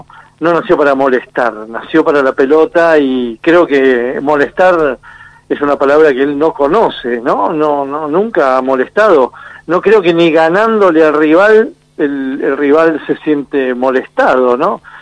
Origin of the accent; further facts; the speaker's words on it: Argentina; Es como que mi trabajo me acompaña en mi sentir como en este caso como un argentino más, ¿no?